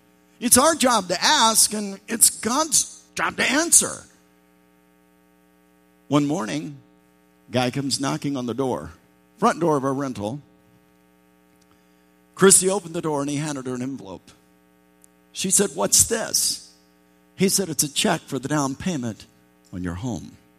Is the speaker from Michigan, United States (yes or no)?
no; Indianapolis, Indiana, United States; also born or lived in Miami; My wife, Christy, and I, we are both from Indianapolis. Some of you know our story. I'm from the south side.